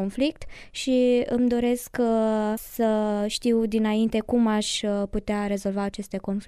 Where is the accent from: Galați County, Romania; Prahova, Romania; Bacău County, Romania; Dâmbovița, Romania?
Galați County, Romania; Galați; now in Iași, Romania; vin din Galați, dar studiez la Universitatea Alexandru Ioan Cuza, Facultatea de Drept.